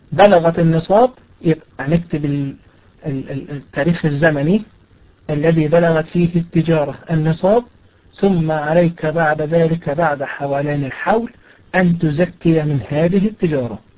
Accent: Egypt; زي ما بيحصل عندنا في مصر، الجنيه في خلال سنة ممكن يفقد ثلث قيمته

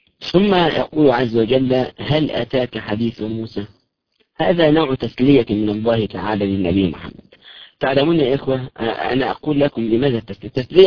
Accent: Egypt; عندما نرى الضباط الملتحين عندنا في مصر مثلا

